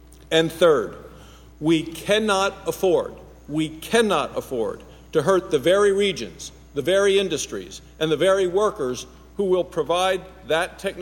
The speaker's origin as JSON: {"language": "English", "region": "Wyoming", "country": "United States", "said": "the negative economic impact to the Rocky Mountain West and to my home state of Wyoming is very real and significant."}